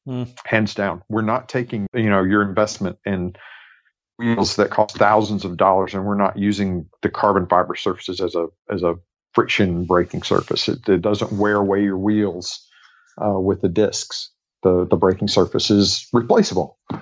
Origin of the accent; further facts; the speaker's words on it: Chattanooga, Tennessee, United States; 70.3 Worlds was in my hometown the following year in Chattanooga.